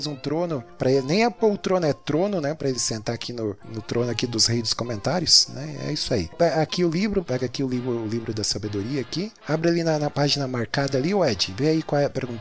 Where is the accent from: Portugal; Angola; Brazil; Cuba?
Brazil; Blumenau, Santa Catarina; also born or lived in Curitiba; now in Belo Horizonte, Brazil; eu sou paranaense, né? Eu nasci em Curitiba, sou curitiboca, né? Mas morei a maior parte da minha vida em Blumenau, Santa Catarina. Atualmente eu estou, né, sou um desgarrado do pago, né? Estou aqui morando em Belo Horizonte